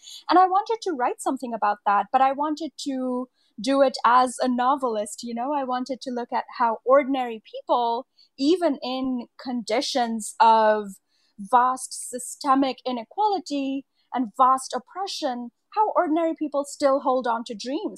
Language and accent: English; India; now in United States; You know, I grew up in India. And so even though I moved to the US, I was keeping an eye on what was happening in India.